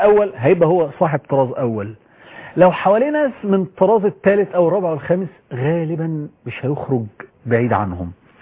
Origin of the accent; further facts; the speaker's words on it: Egypt; عندنا في مصر